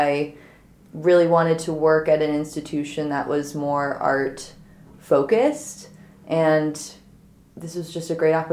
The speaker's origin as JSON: {"language": "English", "country": "Australia", "tie": "born there", "said": "So, I was born in Australia."}